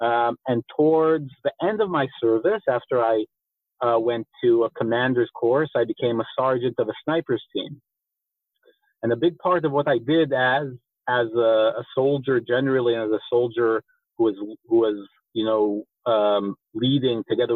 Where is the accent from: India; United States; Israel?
Israel; Rehovot, Central District; accent: slight American; So I'm an Israeli born and raised. My slight American accent is from my mom, who grew up in upstate New York. But she moved here, met my dad, and we were basically raised in a city called Rehovot